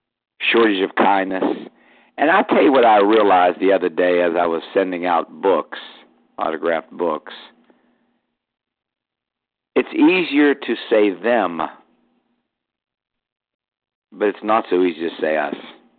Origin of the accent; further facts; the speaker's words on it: Pittsburgh, Pennsylvania, United States; Now he's here in my hometown of Pittsburgh.